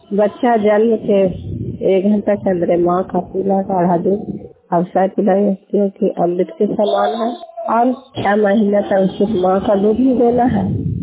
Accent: India; नाना सा प्रखंड के रहने वाला हूँ।

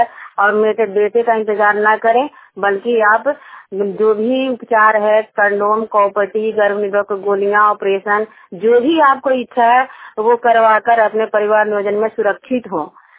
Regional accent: Harnaut, Bihar, India; और मैं जनता की हूँ, हरनौत ब्लॉक और जिला नालंदा का निवासी हूँ।

